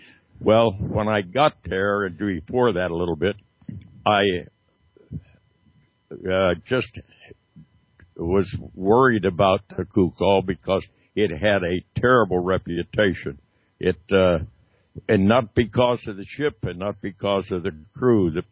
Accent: Pennsylvania, United States; when I was raised in Western Pennsylvania up through a time that I had a chance for a tryout with the Pittsburgh Pirates

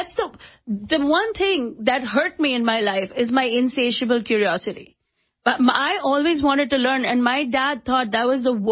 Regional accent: India; I remember thinking, as an Indian person, that show was like a horror show for us.

